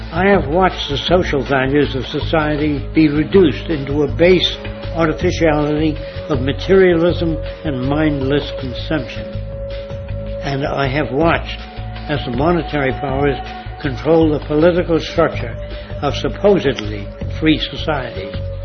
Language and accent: English; New York City, New York, United States; As a young man growing up in New York City, I refused to pledge allegiance to the flag.